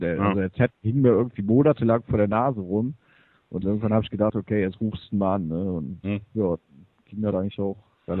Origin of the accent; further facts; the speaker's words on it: Koblenz, Rhineland-Palatinate, Germany; now in Hamburg, Germany; Ich bin eigentlich aus Koblenz, genau.